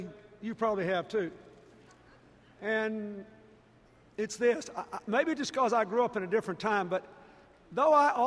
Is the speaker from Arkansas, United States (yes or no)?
yes; Arkansas, United States; President Eisenhower sent federal troops to my home state to integrate Little Rock Central High School.